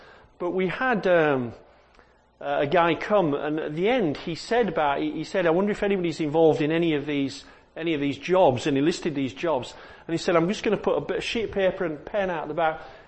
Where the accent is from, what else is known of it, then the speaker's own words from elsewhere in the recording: Bradford, Yorkshire and the Humber, United Kingdom; So I'm from Bradford, so you need to pray for me, obviously